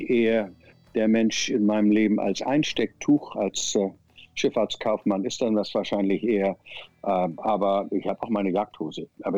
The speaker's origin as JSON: {"language": "German", "region": "Hamburg", "country": "Germany", "tie": "born or raised there", "said": "Ich bin ein glücklicher Mensch, der ein Zuhause in beiden Plätzen hat. Und ich liebe beide Plätze. Vielleicht Hamburg ein klein bisschen mehr, weil es eben meine Heimatstadt ist."}